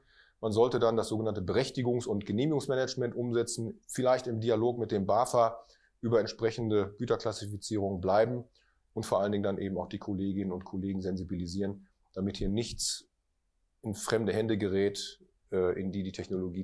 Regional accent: North Rhine-Westphalia, Germany; also born or lived in Lower Saxony; Ich bin ja gebürtiger Niedersachse, habe aber meine Kindheit und Jugend am Niederrhein verbracht.

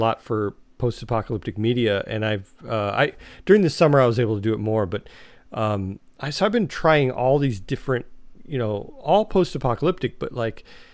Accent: United States; And I'm the American.

